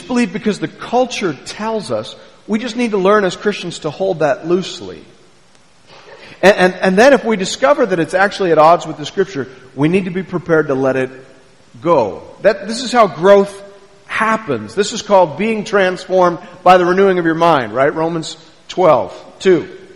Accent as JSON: {"language": "English", "country": "Canada", "said": "Do I believe that because I'm Canadian?"}